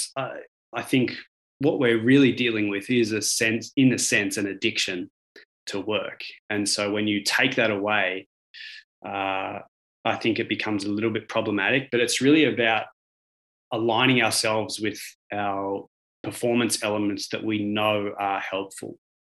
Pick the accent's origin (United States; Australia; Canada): Australia; you guys are from North America, I'm from Australia.